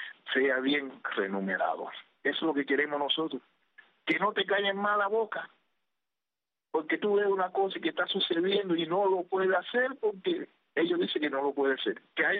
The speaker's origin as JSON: {"language": "Spanish", "country": "Cuba", "said": "Te lo digo yo que soy cubano."}